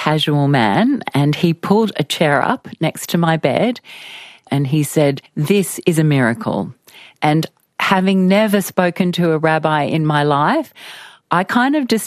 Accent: Sydney, New South Wales, Australia; So I grew up on the leafy north shore of Sydney and you know, went to a normal primary school and then went to high school.

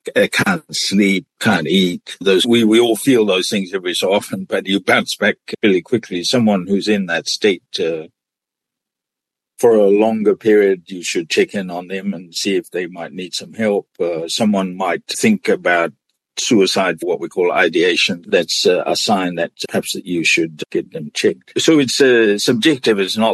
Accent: Niue; born there; We have something similar, Michael, in Niue. I was born in Niue.

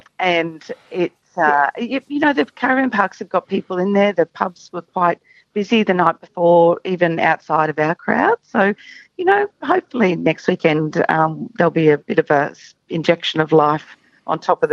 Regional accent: Monto, Queensland, Australia; I'm from Monto, but we're up in Winton for the weekend

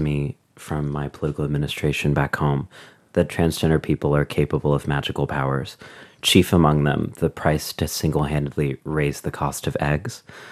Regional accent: New York City, New York, United States; People are very relaxed, and I'm such a New Yorker.

